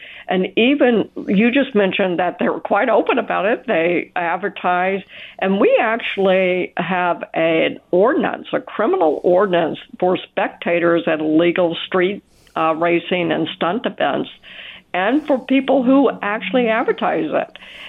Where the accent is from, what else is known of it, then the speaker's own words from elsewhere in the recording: Memphis, Tennessee, United States; Memphis is my hometown. I used to be a police officer there.